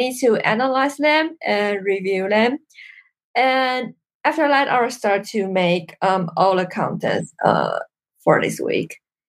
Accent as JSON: {"language": "English", "country": "Taiwan", "said": "Well, I'm from Taiwan."}